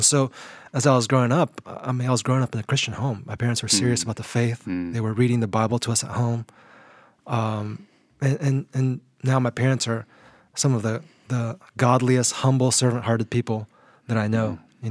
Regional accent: Brazil; now in United States; You know, I had a lot of fun growing up in Brazil.

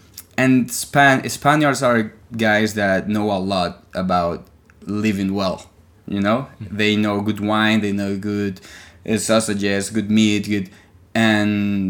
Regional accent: Venezuela; we are from Venezuela, and I'm a chemical engineer and worked 11 years in a brewery.

